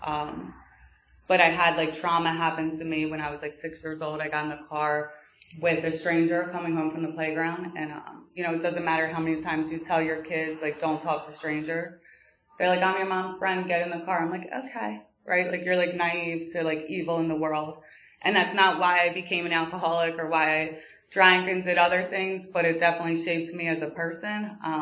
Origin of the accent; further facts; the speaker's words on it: Philadelphia, Pennsylvania, United States; I grew up in Northeast Philly. I am the oldest of three.